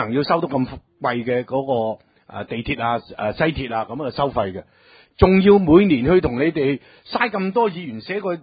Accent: Hong Kong; 咁我覺得呢、這個即係似乎喺我哋香港人嘅心目中同埋香港社會係即係唔係有啲咁嘅行為做得到出嚟嘅

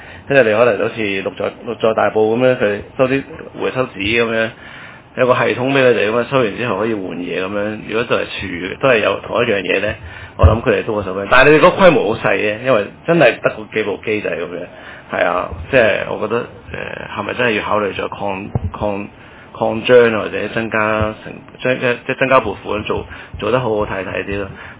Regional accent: England, United Kingdom; 我舊時我英國大嘅屋企啦

